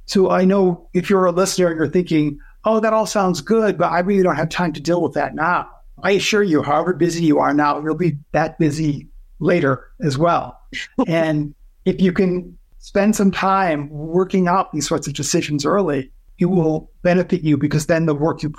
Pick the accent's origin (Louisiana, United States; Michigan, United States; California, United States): Michigan, United States; Ann Arbor; Oh, I'm from Ann Arbor.